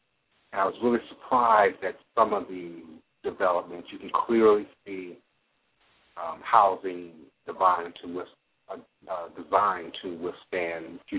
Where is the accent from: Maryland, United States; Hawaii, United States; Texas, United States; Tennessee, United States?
Maryland, United States; also born or lived in Chicago; I was born in Chicago, and then we moved to Maryland probably when I was four. I want to say three or four, probably four.